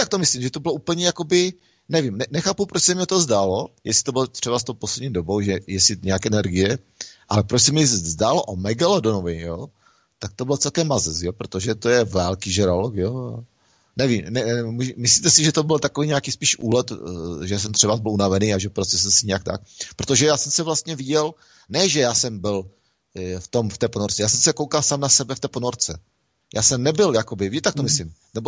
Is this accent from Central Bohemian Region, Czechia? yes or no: no; Ostrava, Moravian-Silesian Region, Czechia; protože já jsem z Ostravy